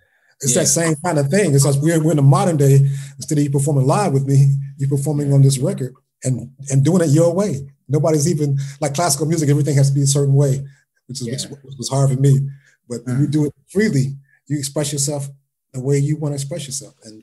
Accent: Cincinnati, Ohio, United States; One year we got a chance to play at the halftime for the Cincinnati Bengals, which I'm from Cincinnati.

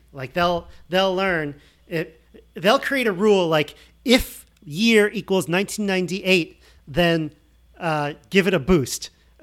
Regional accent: New York, United States; this is my home state of New York.

